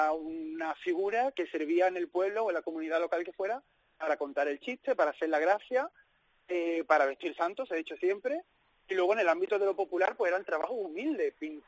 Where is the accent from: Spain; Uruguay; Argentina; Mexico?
Spain; Seville, Andalusia; Yo que vengo de Sevilla